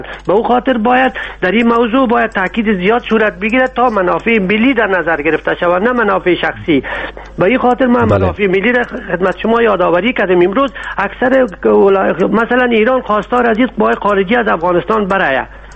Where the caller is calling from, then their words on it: Germany; از آلمان هستم.